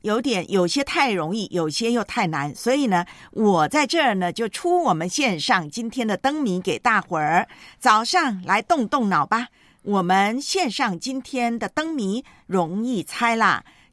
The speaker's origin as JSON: {"language": "Chinese", "country": "Taiwan", "tie": "born or raised there", "lives_now": "Hong Kong", "said": "因为呢，今天在我的老家呢，台湾呢是假日"}